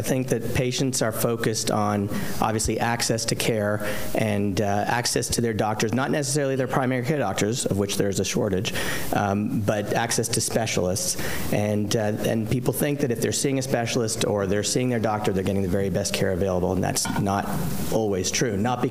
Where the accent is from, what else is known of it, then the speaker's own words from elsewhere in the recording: Canada; I like the Canadian system for personal reasons. I grew up in Canada